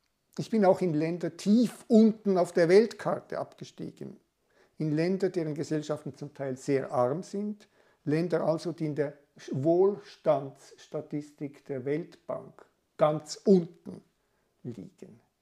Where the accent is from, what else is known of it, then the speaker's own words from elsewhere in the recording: Switzerland; ich bin Schweizer